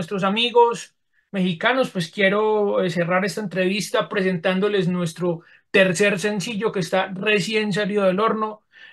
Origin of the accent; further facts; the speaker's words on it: Colombia; qué lamentable, qué vergonzoso para nosotros como colombianos haber sufrido por culpa de estos bandidos.